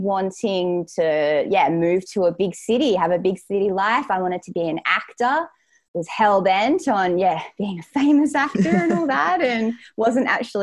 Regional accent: Perth, Western Australia, Australia; I grew up in Perth. Which is, I guess, relatively small city, but we were quite central, close to the sea, had a really nice childhood, went camping a lot, went to Rottnest and Margaret River.

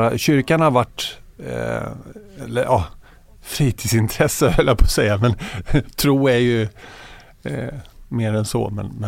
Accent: Växjö, Kronoberg County, Sweden; also born or lived in Södertälje / Tyresö; jag föddes i Södertälje 69, och efter 2 veckor så flyttade min familj till Tyresö utanför Stockholm. Och där bodde jag och gick på dagis i 7 år i ett radhus där i Hanviken. Och sen fick min pappa jobb i Växjö i Småland.

